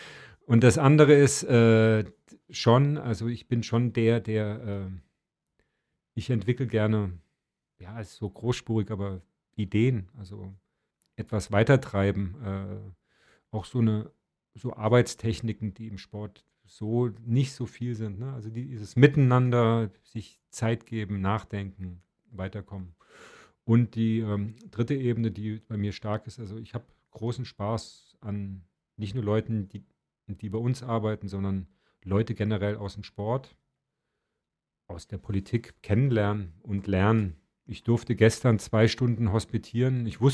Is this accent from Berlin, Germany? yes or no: no; Marburg, Hesse, Germany; So in Marburg, wo ich herkomme, in der Kneipe